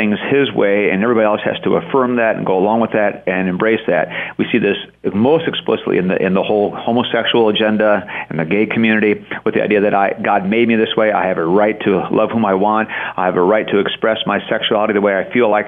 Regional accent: United States; I am an American living in this country today

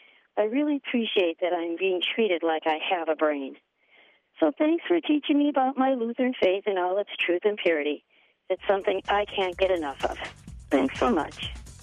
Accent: Maple Grove, Minnesota, United States; from Maple Grove, Minnesota

